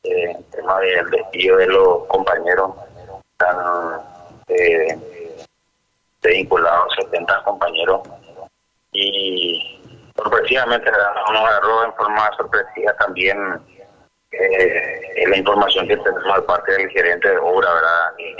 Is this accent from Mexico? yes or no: no; Paraguay; nosotros como sindicato, como paraguayos, estamos unidos a dos márgenes